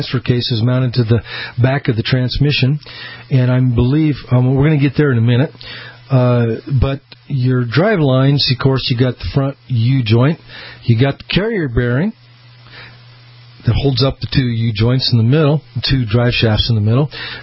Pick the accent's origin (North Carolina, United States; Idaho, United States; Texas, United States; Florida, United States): Idaho, United States; Boise; Shout out to our great brand new affiliate here, my hometown, KBOI AM 670.